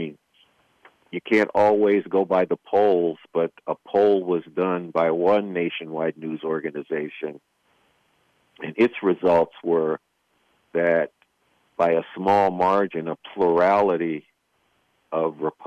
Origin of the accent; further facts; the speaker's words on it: Brooklyn, New York, United States; who marched in Brooklyn, New York, which is where I happen to be right now, not, you know, tooting my hometown or anything, just noting that.